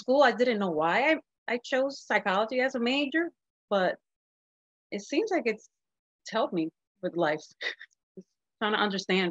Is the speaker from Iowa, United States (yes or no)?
no; New Jersey, United States; first language Spanish; English is a second language; And then, so I grew up in Jersey, and then.